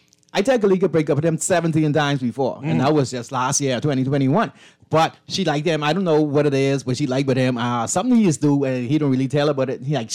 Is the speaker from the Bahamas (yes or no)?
yes; New Providence, Bahamas; Born on Hawkins Hill. No, I born on Hawkins. Born and raised on Hawkins. But before me, my mommy is a Long Island woman.